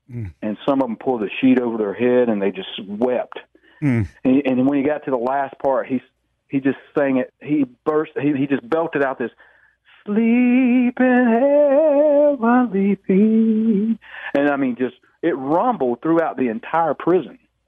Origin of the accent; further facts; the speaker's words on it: Kings Mountain, North Carolina, United States; I was born in Kings Mountain, North Carolina. Of course, I grew up in all the counties in the area.